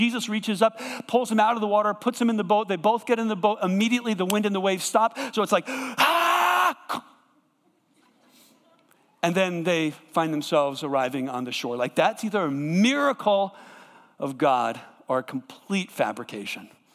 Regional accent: East Coast, United States; I grew up on the East Coast. Sailing is what we did all our lives.

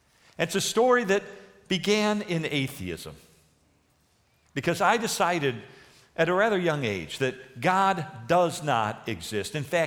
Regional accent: Chicago, Illinois, United States; now in Denver, United States; The problem with being from Chicago, when you live in Chicago, you feel th

